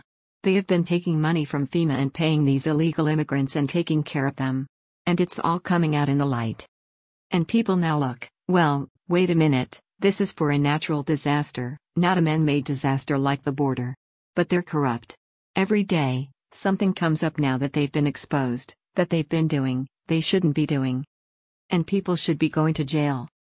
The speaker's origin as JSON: {"language": "English", "country": "United States", "said": "I'm a Republican, but first of all, I'm an American that believes in Christian values"}